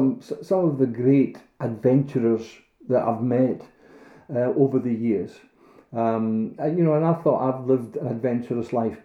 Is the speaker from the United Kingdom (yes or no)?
yes; Glasgow, Scotland, United Kingdom; I come from Govan. I'm not interested in flowers, you know.